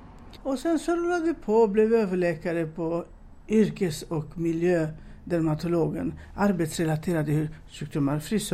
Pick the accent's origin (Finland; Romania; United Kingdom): Romania; moved away as an adult; now in Sweden; Ja, jag är från Rumänien förresten. Mm. Kom hit 1983. Mm. Hade ett år kvar på min utbildning. Kom hit med mina föräldrar.